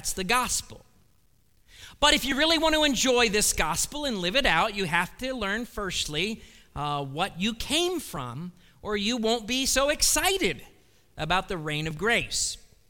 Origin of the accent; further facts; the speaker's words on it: Cleveland, Ohio, United States; born there; Well, I was born in Cleveland, Ohio. And as a result of that, I have many liabilities. First, I am a Browns fan.